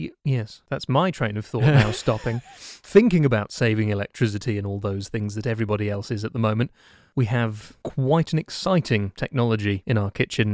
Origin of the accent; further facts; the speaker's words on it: England, United Kingdom; Firstly, we're English.